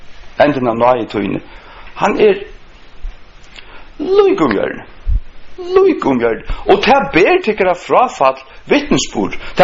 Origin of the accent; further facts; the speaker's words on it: Runavik, Faroe Islands; Det var något som jag minns från min uppväxt i Runavik